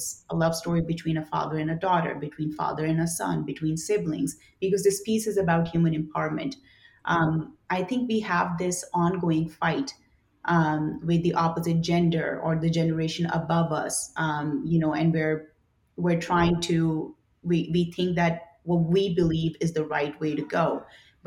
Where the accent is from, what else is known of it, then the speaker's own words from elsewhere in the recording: Pakistan; moved away as an adult; now in United States; So I was born and raised in Pakistan, and I came to the United States in my mid-20s.